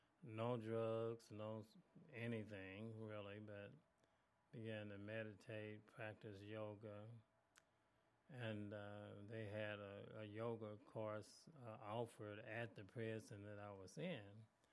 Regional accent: Mississippi, United States; born there; even though I was born in Mississippi

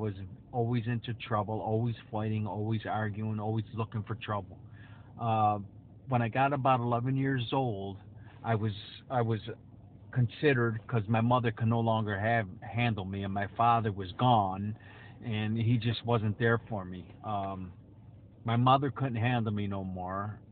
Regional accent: Utica, New York, United States; I come from East Utica, which is, at the time when I was growing up, was very Italian. It was an Italian center of Utica. I lived very impoverished.

